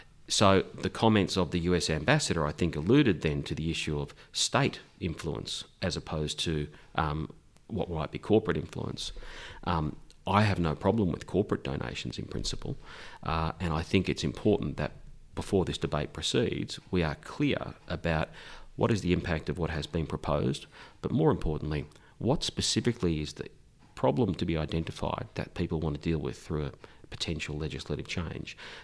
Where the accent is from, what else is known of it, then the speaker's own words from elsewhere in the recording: Victoria, Australia; in my home state of Victoria